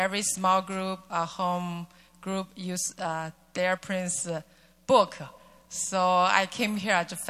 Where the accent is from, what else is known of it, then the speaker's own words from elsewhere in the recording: China; Hi, I'm Chinese. I came from China